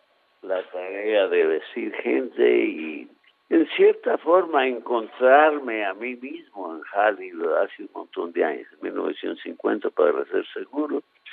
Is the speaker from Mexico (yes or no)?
yes; Coalcomán, Michoacán, Mexico; born there; hace un montón de años nací en Cualcomán, Michoacán, y estoy muy orgulloso de mi país, de México.